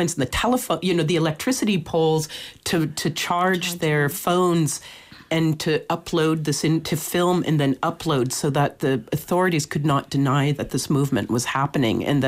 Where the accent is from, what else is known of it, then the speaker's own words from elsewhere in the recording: United States; as an American, I had my absentee vote, so I did my vote.